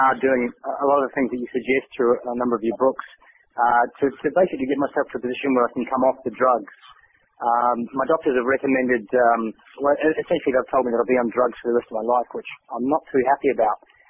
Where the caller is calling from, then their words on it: Sydney, New South Wales, Australia; Sorry, I'm calling from Sydney, Australia.